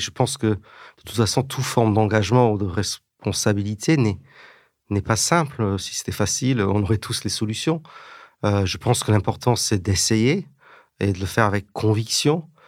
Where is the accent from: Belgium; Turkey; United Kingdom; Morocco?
United Kingdom; England; moved away as an adult; now in France; j'ai un petit accent. Et puis, à 23 ans, j'avais vécu toujours en Angleterre, au Royaume-Uni, et j'ai décidé de venir en France, parce que je me suis dit, je suis quand même moitié anglais, moitié français, mais j'ai vécu toute ma vie en Angleterre.